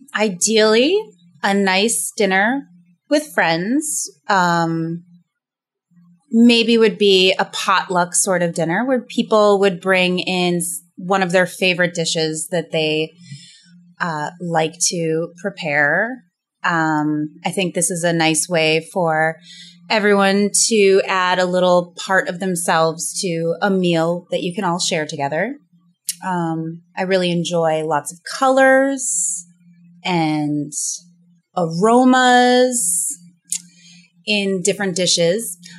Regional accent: New Hampshire, United States; I grew up in the Northeast, in the state of New Hampshire, and it was very, very cold, and we had many, many feet of snow every winter.

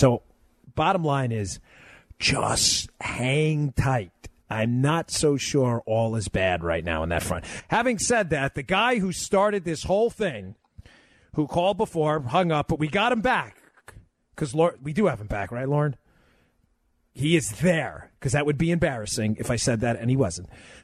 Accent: Maryland, United States; also born or lived in New York, United States; But I grew up in the Northeast, in Maryland and New York.

